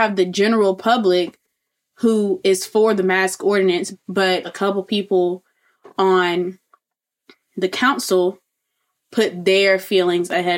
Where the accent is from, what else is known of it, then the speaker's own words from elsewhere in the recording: Montgomery, Alabama, United States; I'm from Montgomery, Alabama.